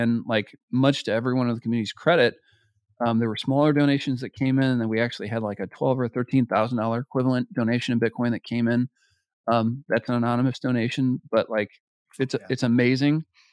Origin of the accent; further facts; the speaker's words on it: United States; myself as an American don't have a lot of exposure to in the media